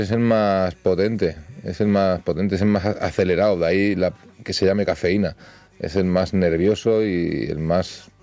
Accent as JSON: {"language": "Spanish", "town": "Barcelona", "region": "Catalonia", "country": "Spain", "tie": "born or raised there", "also_born_or_lived": "Molins de Rei", "said": "yo me he criado en Barcelona, en Cataluña, concretamente entre Sant Feliu, hasta los 4 o 5 años, Sant Feliu de Llobregat, y después en Rubí, que he vivido toda mi vida en Rubí, soy rubinense."}